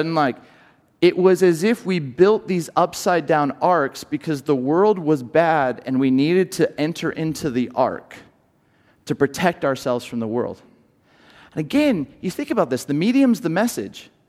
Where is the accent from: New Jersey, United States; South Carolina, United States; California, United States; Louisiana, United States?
California, United States; Camarillo; different from Camarillo, which was my hometown, 63,000. It's perfect air.